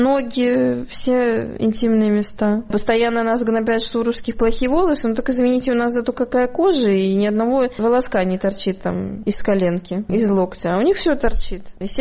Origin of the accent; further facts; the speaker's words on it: North Caucasus, Russia; еще не додумала сказать, что я из России. Я всегда говорю, что я с Кавказа, Кавказия, да.